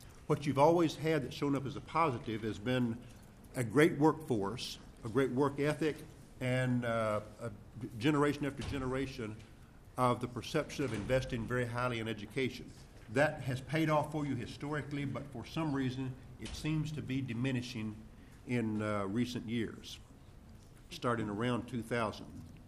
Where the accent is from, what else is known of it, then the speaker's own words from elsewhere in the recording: the South, United States; From my accent, you can tell I'm from the South.